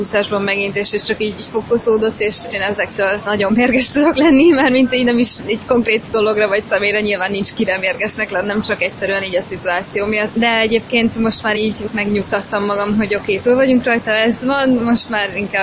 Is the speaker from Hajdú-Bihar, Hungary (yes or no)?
yes; Debrecen, Hajdú-Bihar, Hungary; Debrecenbe visszamegyek, oda mindig örömmel megyek, hiszen a szülővárosom.